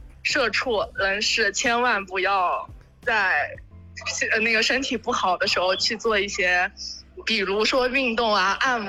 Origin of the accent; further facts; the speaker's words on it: Jinhua, Zhejiang, China; 对对对，我是金华的。